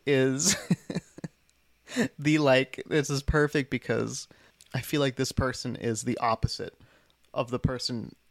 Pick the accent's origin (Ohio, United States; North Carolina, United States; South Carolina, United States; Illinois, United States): Ohio, United States; I'd say I'm from Ohio.